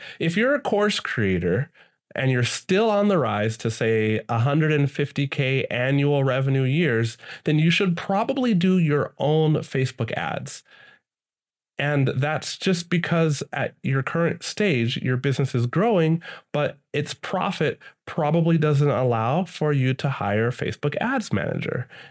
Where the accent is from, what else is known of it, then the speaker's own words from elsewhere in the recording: United States; I'm from the States, so I say the States a lot